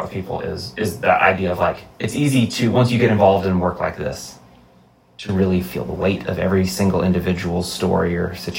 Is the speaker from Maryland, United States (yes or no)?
no; Tennessee, United States; Because we we're from Northeast Tennessee, but we've gotten really invested in what's going on.